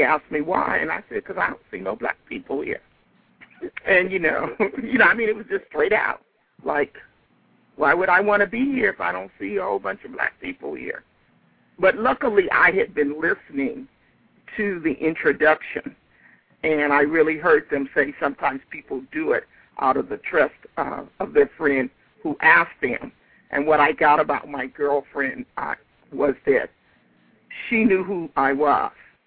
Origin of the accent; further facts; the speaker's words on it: Los Angeles, California, United States; I'm from Los Angeles. So it was in Los Angeles